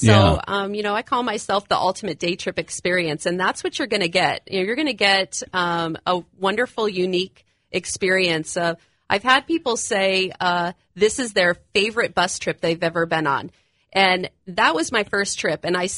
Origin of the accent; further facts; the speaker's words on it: Washington, Illinois, United States; Well, I am from Washington, Illinois.